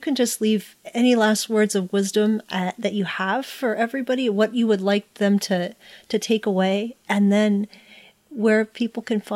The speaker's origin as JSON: {"language": "English", "country": "Puerto Rico", "tie": "born there", "said": "I was born in Puerto Rico when my parents went down there and they wanted to have a church, and they were part of a church. And so I was totally bilingual."}